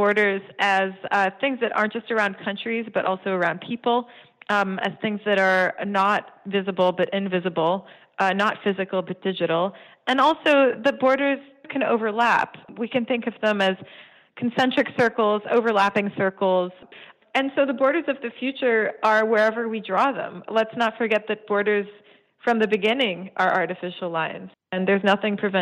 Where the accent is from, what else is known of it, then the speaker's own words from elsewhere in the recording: Canada; I'm Canadian. I give my fingerprints every time I go to the airport.